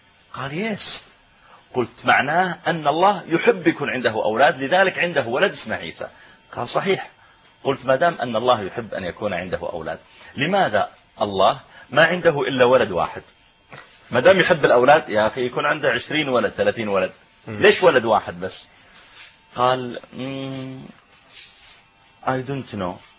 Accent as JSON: {"language": "Arabic", "country": "Pakistan", "second_language": "Arabic", "said": "انا اعجمي انا باكستاني"}